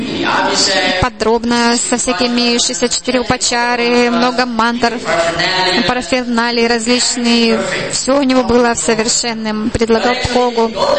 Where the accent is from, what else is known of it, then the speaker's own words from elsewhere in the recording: Indonesia; Russian is a second language; я из Индонезии